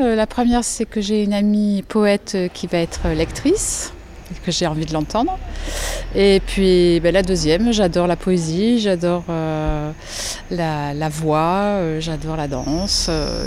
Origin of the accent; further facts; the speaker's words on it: Bordeaux, Nouvelle-Aquitaine, France; Parce que je viens de Bordeaux, je suis originaire de Bordeaux